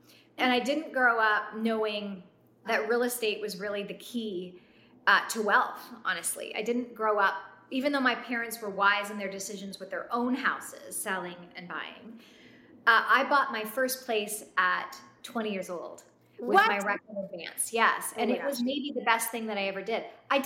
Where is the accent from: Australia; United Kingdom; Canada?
Canada; moved away as an adult; now in United States; I was born in Canada. I was raised in Canada, and I always knew that I wanted to be a country music artist. So at 18, I picked up and left